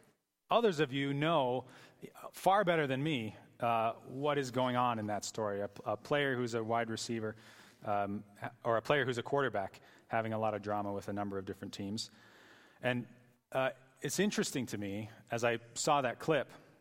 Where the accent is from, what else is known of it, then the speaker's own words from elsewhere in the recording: Canada; Some of you know I'm originally Canadian and football is not my first language.